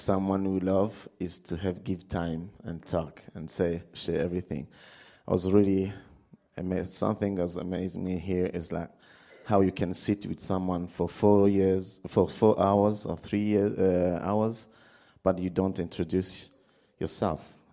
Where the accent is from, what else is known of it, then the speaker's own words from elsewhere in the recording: Burundi; I'm from Burundi.